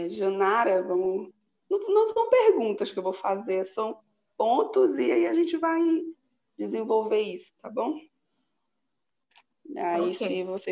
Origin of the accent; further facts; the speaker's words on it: Manaus, Amazonas, Brazil; now in Curitiba, Brazil; sou de Manaus, mas estou morando aqui em Curitiba já tem um tempinho.